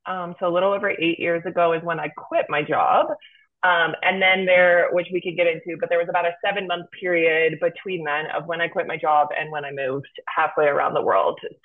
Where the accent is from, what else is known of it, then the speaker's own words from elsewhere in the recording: Midwest, United States; I'm from the Midwest, so a lot of my friends had kids in their 20s from back home.